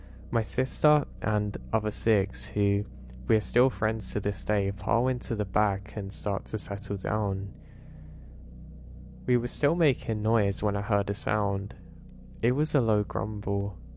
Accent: West Palm Beach, Florida, United States; I grew up in West Palm Beach. I had never seen anything like this before.

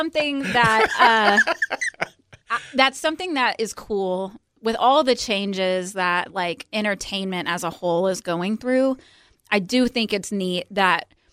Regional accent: Nashville, Tennessee, United States; I know this community. I grew up here. I grew up on Music Row.

